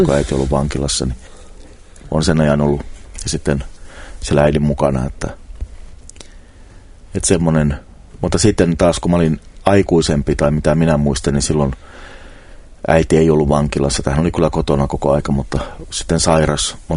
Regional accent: Forssa, Kanta-Häme, Finland; born there; No mä synnyin semmoiseen perheeseen, synnyin Forssassa.

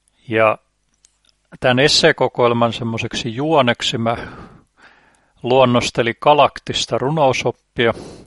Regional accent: Piikkiö, Southwest Finland, Finland; Niin mä olen kotoisin Varsinais-Suomesta tuolta Piikkiöstä Turun läheltä.

